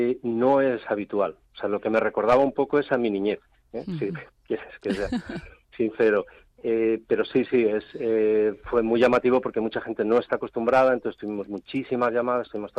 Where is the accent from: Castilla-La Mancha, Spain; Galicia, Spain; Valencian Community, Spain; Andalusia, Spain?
Valencian Community, Spain; Alicante; Yo soy de Alicante, uh-huh. Entonces para mí es más normal ver aparecer los coches llenos de...